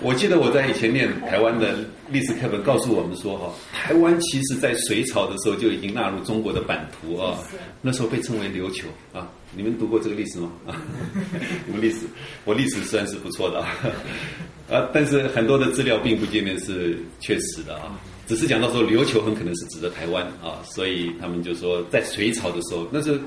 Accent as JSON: {"language": "Chinese", "country": "Indonesia", "said": "就不是没办法融入到成为我们印尼人"}